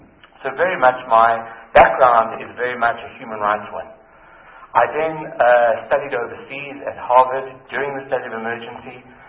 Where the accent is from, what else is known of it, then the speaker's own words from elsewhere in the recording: Durban, KwaZulu-Natal, South Africa; Growing up in South Africa, living in a divided area, going to a whites-only school, my background in terms of where I come from, my mother was a city councillor in Durban